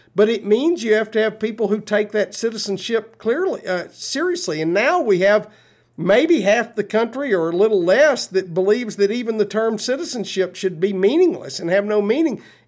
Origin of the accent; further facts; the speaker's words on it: United States; And I don't get that as an American.